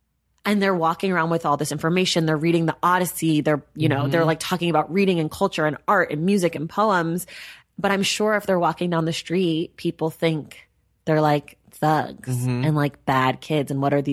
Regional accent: United States; of course, it's set in America because that's where I am and I'm an American and I'm terrible.

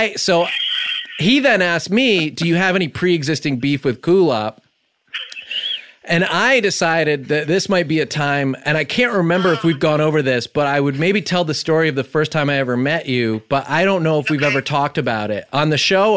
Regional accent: New York, United States; I'm from New York

